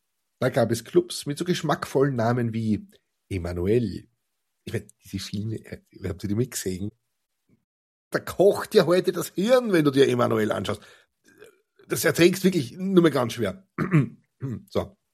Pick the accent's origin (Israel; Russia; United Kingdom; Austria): Austria; Linz, Upper Austria; Als gebürtiger Linzer darf ich es ja sagen, die oberösterreichische Landeshauptstadt ist jetzt kein Touristenmagnet.